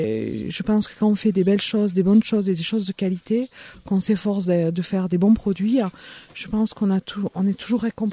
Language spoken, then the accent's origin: French; Langogne, Occitanie, France; born there; also born or lived in Lyon; Langogne, apparemment on y revient, et voilà pourquoi je suis revenue, et j'ai la chance de pouvoir travailler avec ma passion et là où je suis née, à Langogne.